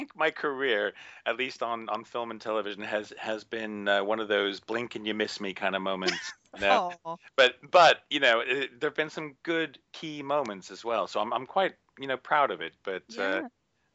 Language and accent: English; United States; moved away as an adult; now in United Kingdom; I grew up in the States. I did all my training in the States. But I met a lovely British lass, and, we moved over to the UK in 1999 after I finished grad school